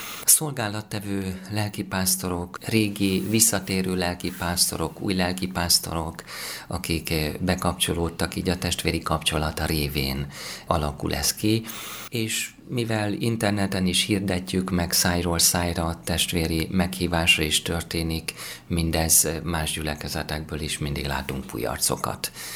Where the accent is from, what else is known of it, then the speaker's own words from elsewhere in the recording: Hungary; különösen itt ugye a szomszédban érintettek vagyunk magyarként is